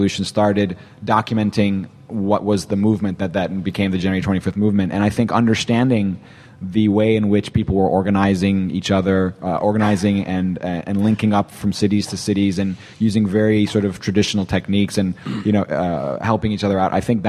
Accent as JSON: {"language": "English", "country": "United States", "tie": "born there", "said": "I'm actually from Pakistan. My parents are from there. I was born in the U.S., but we go back a lot."}